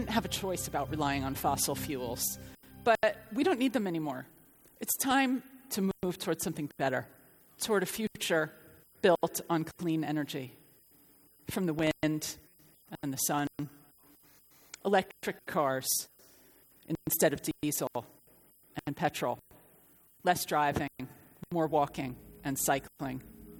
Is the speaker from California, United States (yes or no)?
no; New York, United States; moved away as an adult; now in London, United Kingdom; I've lived in London for more than 18 years. I came here from New York.